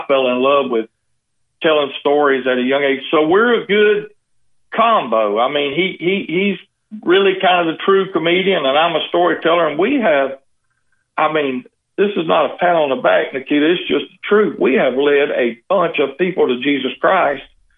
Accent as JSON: {"language": "English", "town": "Columbus", "region": "Georgia", "country": "United States", "tie": "born or raised there", "lives_now": "Alabaster, United States", "said": "I'm from LA, lower Alabama, and, you know, or sometimes I tell people I'm from the Middle East, Alabama. But I live in Alabaster, Alabama. Was born and raised in Columbus, Georgia"}